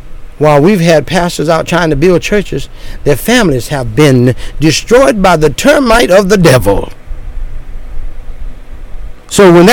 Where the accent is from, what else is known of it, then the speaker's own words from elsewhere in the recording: United States; And I'm from America. She's from Jamaica.